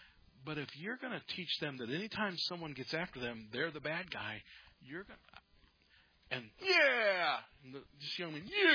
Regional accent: Custer, South Dakota, United States; I stood up and said, I'm from Custer, South Dakota.

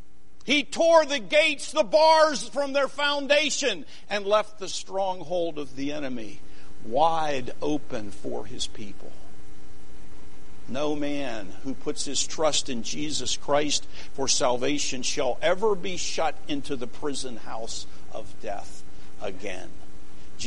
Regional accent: Pennsylvania, United States; I grew up in Pennsylvania. Of course, you go to Gettysburg.

